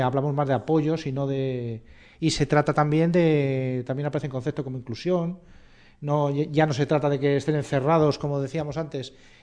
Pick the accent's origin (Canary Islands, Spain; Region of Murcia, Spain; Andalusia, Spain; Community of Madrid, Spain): Community of Madrid, Spain; Leganés; vivía yo aquí en Leganés, además, pues yo me crié en Leganés.